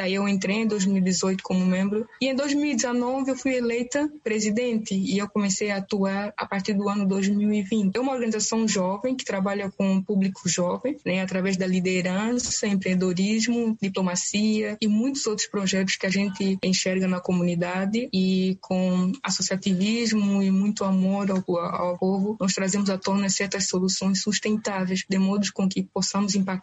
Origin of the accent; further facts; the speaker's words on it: Cabinda, Angola; moved away as an adult; now in Brazil; Eu sou angolana, sou da província de Cabinda. Cresci lá, nasci lá.